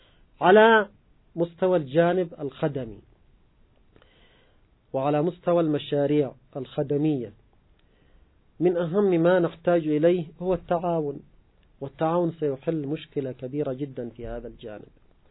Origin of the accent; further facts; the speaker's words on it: Yemen; لاحظ الوضع عندنا في اليمن